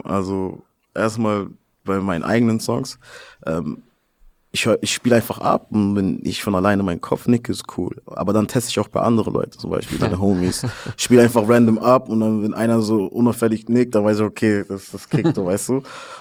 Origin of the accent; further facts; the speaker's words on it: Karlsruhe, Baden-Württemberg, Germany; so bei uns in Karlsruhe, Nordstadt, gab es auch die Army Base und so, weißt